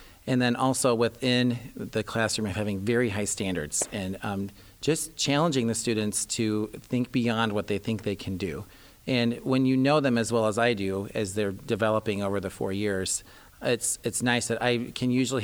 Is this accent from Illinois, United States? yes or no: yes; Roanoke, Illinois, United States; I grew up in Roanoke Benson High School, great little community, and loved being from there and growing up there.